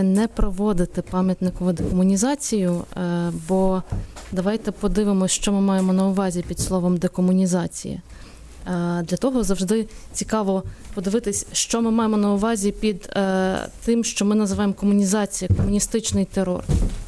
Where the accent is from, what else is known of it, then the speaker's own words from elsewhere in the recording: Lviv, Lviv Oblast, Ukraine; я сама зі Львова.